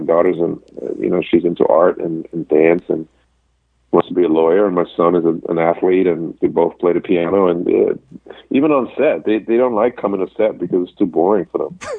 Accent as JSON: {"language": "English", "country": "Germany", "tie": "born or raised there", "also_born_or_lived": "Europe", "accent": "German", "second_language": "English", "moved": "yes", "said": "I was a professional athlete growing up in Europe playing tennis and then getting a scholarship to come here. I went to acting class while I was living in New York to see if I could lose my accent, because I had a really strong German accent."}